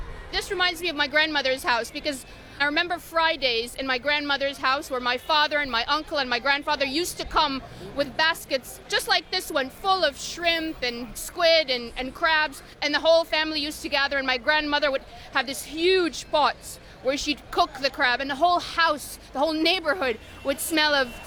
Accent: Alexandria, Alexandria Governorate, Egypt; Welcome to my hometown, Alexandria, on the coast of the Mediterranean Sea. There's a saying here in Egypt that Alexandria is the mermaid of the Mediterranean

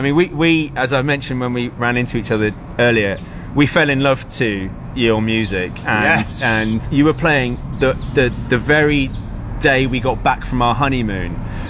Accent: Brighton, South East England, United Kingdom; Brighton.

